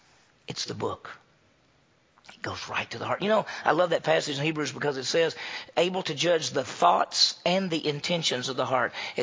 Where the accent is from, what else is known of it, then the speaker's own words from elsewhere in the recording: Meridian, Mississippi, United States; I remember Tommy Terrence because I grew up in Meridian, Mississippi